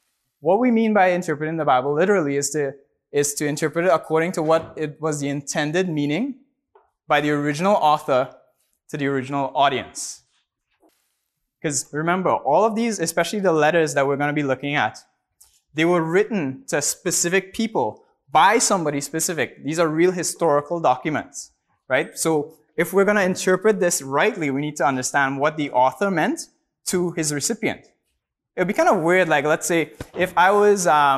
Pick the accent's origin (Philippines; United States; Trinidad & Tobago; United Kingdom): Trinidad & Tobago; Trinidad; If you guys ever have any questions, or if I talk funny because I'm from Trinidad, please just put up your hands.